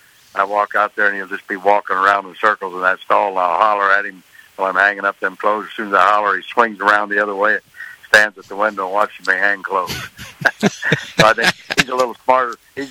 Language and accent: English; Grand Island, Nebraska, United States; I lived with my grandparents, and my grandpa trained horses, so I went with him in the summertime.